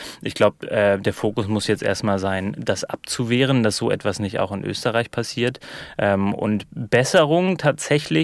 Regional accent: Germany; wenn ich das mal als Piefke aus dem Ausland machen kann

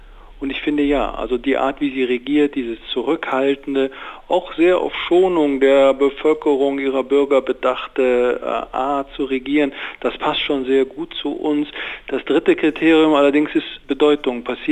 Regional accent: Germany; wir sind Deutsche, wir sind eine Wurstnation

